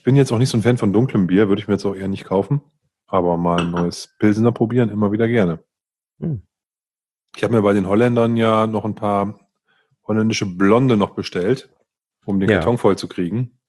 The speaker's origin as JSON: {"language": "German", "region": "North Germany", "country": "Germany", "tie": "born or raised there"}